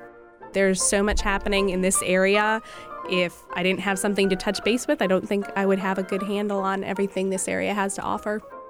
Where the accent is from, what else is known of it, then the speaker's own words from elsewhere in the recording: Connecticut, United States; I'm from Connecticut.